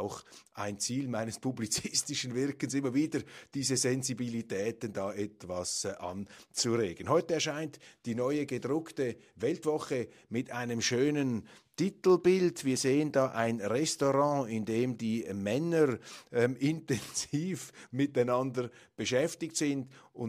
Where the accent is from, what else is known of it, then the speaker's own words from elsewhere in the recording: Switzerland; man muss jeden Tag Danke sagen als Schweizer, dass wir in unserem Land so viele international erfolgreiche Unternehmen haben